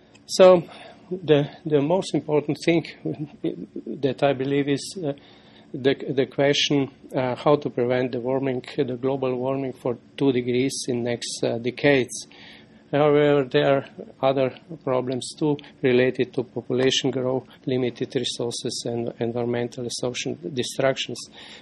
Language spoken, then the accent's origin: English; Maribor, Drava, Slovenia; English is a second language; I come from Slovenia, which is a small Alpine Mediterranean country from the Central Europe. There we have four universities. The largest is University of Ljubljana, having 65,000 students, and the second one is University of Maribor, where I'm from